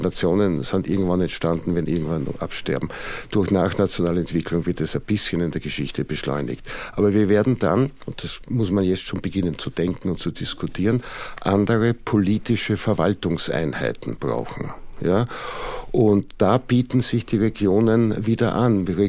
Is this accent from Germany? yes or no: no; Vienna, Austria; also born or lived in Lower Austria; Ich bin aufgewachsen in Wien und Niederösterreich. Niederösterreich ist das Bundesland und darin ist Wien die größte Stadt.